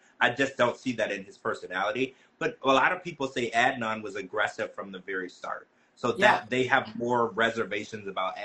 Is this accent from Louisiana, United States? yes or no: yes; Louisiana, United States; I had a lot of friends like that growing up in Louisiana.